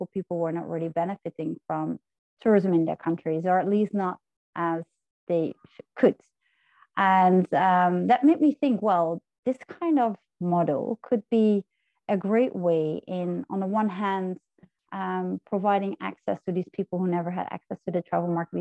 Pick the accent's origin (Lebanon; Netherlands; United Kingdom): Netherlands; I'm from the Netherlands.